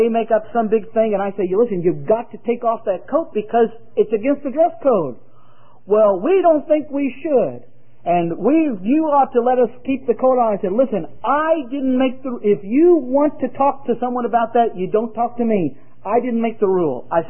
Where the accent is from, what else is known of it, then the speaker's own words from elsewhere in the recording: Missouri, United States; I'm not from down south. I'm from Missouri, but that's fine. We drank iced tea in Missouri, too.